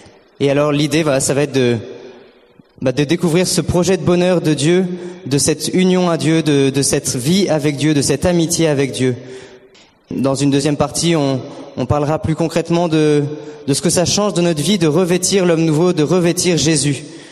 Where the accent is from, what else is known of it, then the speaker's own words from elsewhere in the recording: Bordeaux, Nouvelle-Aquitaine, France; j'ai 22 ans, je viens de Bordeaux où j'ai fait 3 ans de médecine.